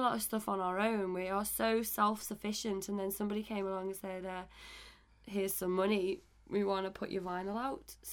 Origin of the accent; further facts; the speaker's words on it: Liverpool, North West England, United Kingdom; now in Nottingham, United Kingdom; I came to Nottingham from Liverpool.